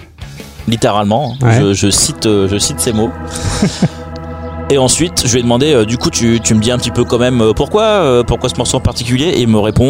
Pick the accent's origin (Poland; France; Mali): Poland; Et moi je suis polonais.